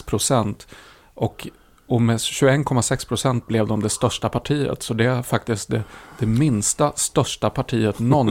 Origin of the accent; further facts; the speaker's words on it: Sweden; now in Germany; Fast vi är svenskar, vi får ju rösta.